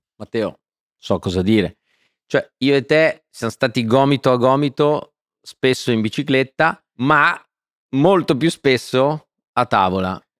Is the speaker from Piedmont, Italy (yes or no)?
no; Faenza, Emilia-Romagna, Italy; Sono nato a Faenza e sono un romagnolo doc.